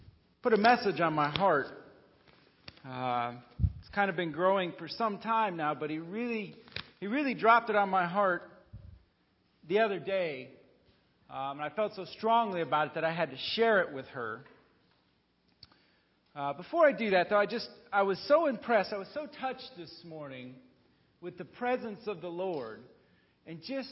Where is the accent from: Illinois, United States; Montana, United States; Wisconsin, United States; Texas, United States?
Montana, United States; So I grew up in Montana. I love the outdoors. But where I grew up, I was raised in a Catholic family, very strong values, strong traditions